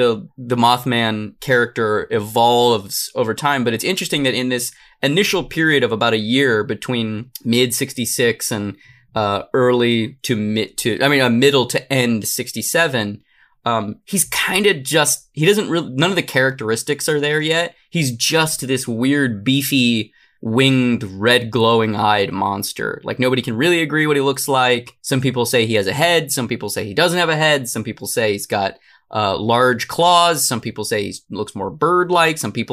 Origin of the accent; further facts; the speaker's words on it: Arizona, United States; I'm from Arizona. We don't have schools there.